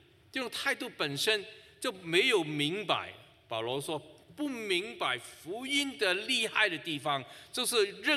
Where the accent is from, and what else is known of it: China